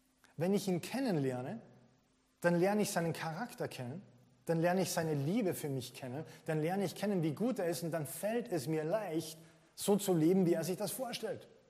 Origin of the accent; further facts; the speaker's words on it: Carinthia, Austria; Ich bin nicht in Wien aufgewachsen, okay, sondern in Kärnten, in den Bergen.